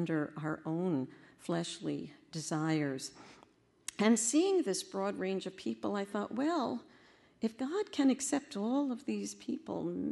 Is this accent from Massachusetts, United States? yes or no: no; New York, United States; I'm from New York, so I speak a kind of foul language